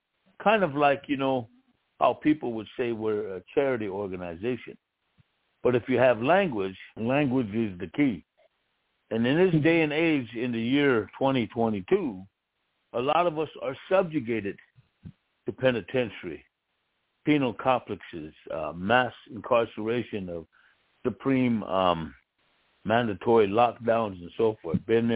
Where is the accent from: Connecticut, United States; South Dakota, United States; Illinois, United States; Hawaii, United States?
South Dakota, United States; Pine Ridge Indian Reservation; I'm a Lakota from the Pine Ridge Indian Reservation in South Dakota